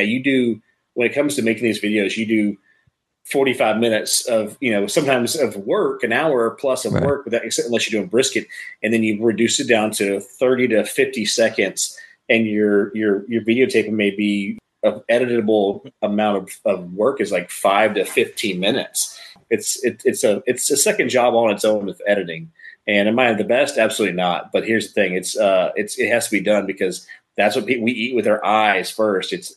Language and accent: English; Houston, Texas, United States; But I mean, I grew up in Houston. Don't hold it against me. I am an Astros fan.